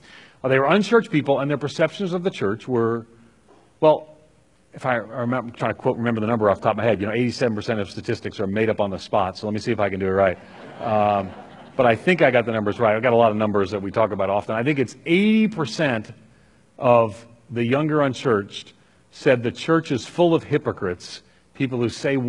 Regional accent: New York, United States; I grew up on Long Island in an Irish Catholic home, which meant the Catholic Church was the church we didn't go to on Sundays.

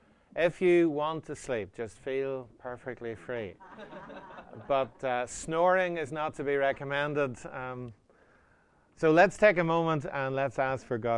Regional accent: Northern Ireland, United Kingdom; So I'm a Northern Irishman, in case you're wondering where the accent comes from.

